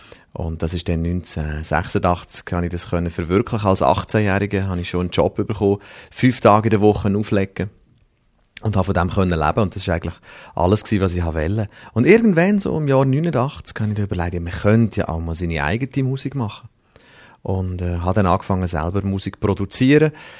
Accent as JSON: {"language": "German", "country": "Switzerland", "accent": "Lucerne-Aargau Swiss German", "said": "Und ich habe so einen Luzerner Aargauer Dialekt, der ist nicht so gesangsfreundlich."}